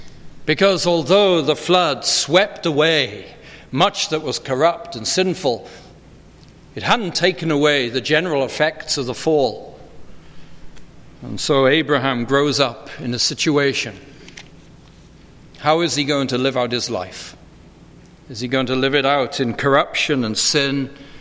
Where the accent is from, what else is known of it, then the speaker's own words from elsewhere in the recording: United Kingdom; moved away as an adult; now in United States; growing up in the United Kingdom, spending a year studying in Germany, living now 16 years in the United States